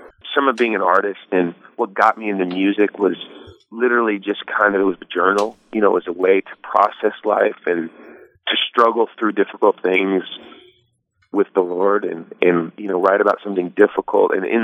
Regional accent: Eugene, Oregon, United States; I grew up in Eugene, Oregon, and I set the setting there, you know, born under the rain and the western wind.

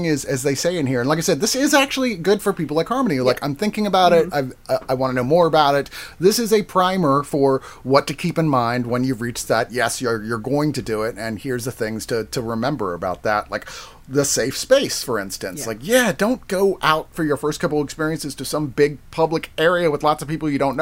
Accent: Virginia, United States; Well, yeah, all right, so I'm from Virginia, and the … would tour through Virginia a lot.

